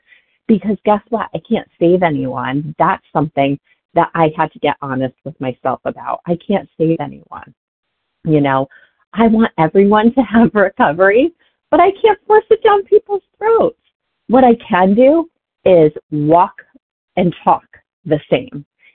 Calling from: Massachusetts, United States; from Massachusetts.

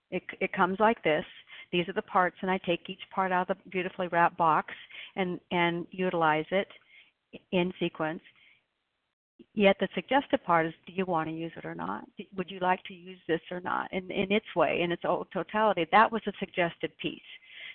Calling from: Oregon, United States

